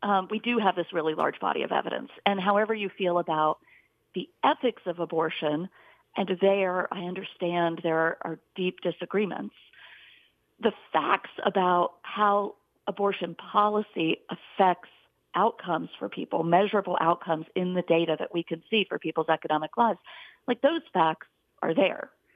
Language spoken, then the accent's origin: English; West Virginia, United States; also born or lived in Troup County, Georgia; I'm not from Vermont. I'm from very rural West Virginia, from Braxton County, and from Troup County, Georgia. Those are the two places I grew up.